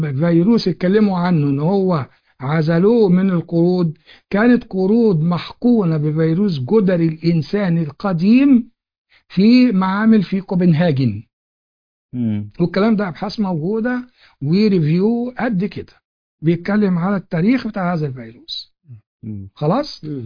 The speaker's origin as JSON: {"language": "Arabic", "country": "Egypt", "said": "وموجود هنا عندنا في مصر."}